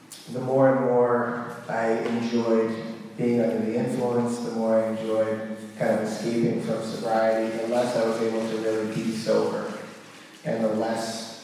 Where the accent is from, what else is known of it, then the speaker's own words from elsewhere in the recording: New England, United States; I grew up in New England, so I'm a diehard sports fan.